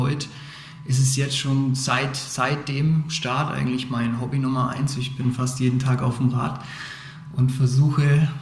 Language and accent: German; Lichtenfels, Bavaria, Germany; also born or lived in Munich; Ich bin tatsächlich in Lichtenfels geboren und bin hier in der Gegend aufgewachsen, auf dem Land. Und bin schon immer hier sozusagen. Ich war dann zwischendurch mal in München, 8 Jahre Studium und Arbeit.